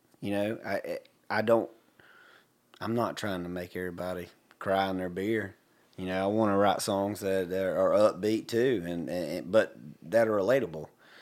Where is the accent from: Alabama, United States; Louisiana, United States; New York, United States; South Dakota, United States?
Alabama, United States; Hartford; stuff that I grew up back in Hartford, Alabama, and I got to spend a lot of time on my grandfather's farm